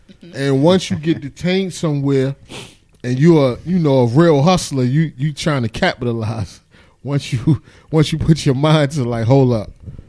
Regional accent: New York City, New York, United States; Yeah, I'm from Harlem, New York. I was born in Harlem Hospital, man.

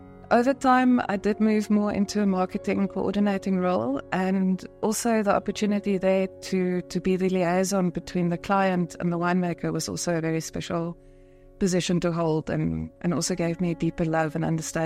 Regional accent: Cape Town, Western Cape, South Africa; So I am from the Cape. I grew up in Cape Town

